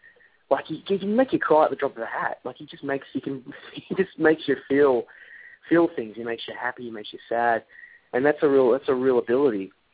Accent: Newcastle, New South Wales, Australia; where I grew up in my hometown of Newcastle, it's got a really good music scene. And my mates played in a band back home there called

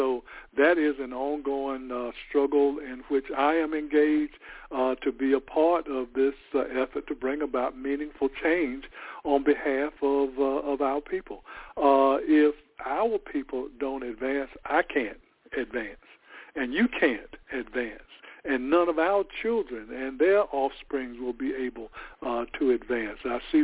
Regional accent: LaGrange, North Carolina, United States; That is one that I have been involved in since I was a teenager growing up in LaGrange, North Carolina, carrying that to New York and all over the country

